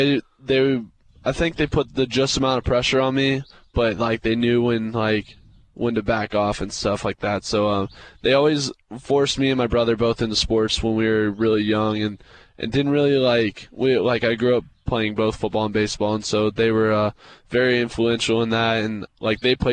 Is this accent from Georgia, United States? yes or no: yes; Atlanta, Georgia, United States; I grew up in Atlanta and grew up, you know, yep. The early 2000s